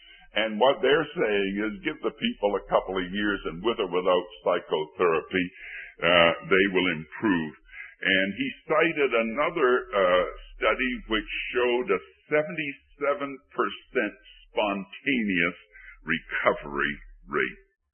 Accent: Somerville, Massachusetts, United States; I was brought up in Somerville.

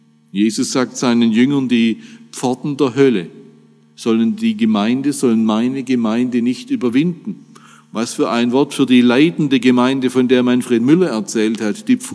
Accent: Stuttgart, Baden-Württemberg, Germany; Ich komme selbst aus Bad Cannstatt

